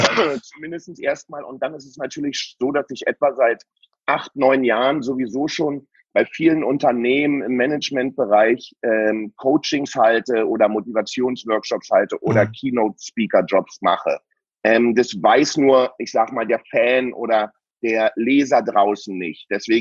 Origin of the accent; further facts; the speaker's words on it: East Germany, Germany; Ich habe alles gekauft im Westen, ich war ja aus der DDR